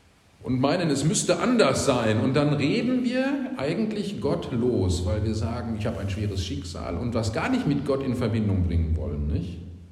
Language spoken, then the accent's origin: German; West Germany, Germany; Das kenne ich so nicht aus den Altbundesländern, wo ich aufgewachsen bin. Über 80% getauft, eigentlich aus meinem Jahrgang in der Schule sind alle konfirmiert worden.